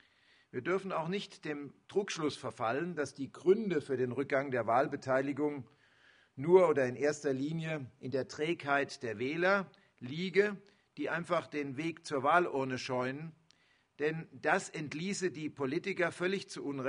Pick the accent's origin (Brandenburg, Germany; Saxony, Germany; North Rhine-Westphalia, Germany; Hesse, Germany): Hesse, Germany; ich bin Hesse